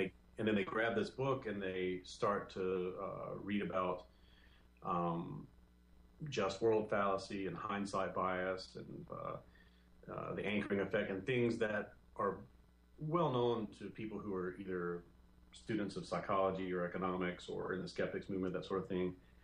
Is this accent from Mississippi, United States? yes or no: yes; Mississippi, United States; I came from a very religious background. I'm from South Mississippi. I didn't go to a great high school.